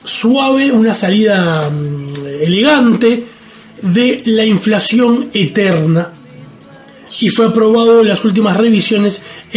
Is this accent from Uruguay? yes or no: yes; Uruguay; Como yo nací afuera, pero soy uruguayo.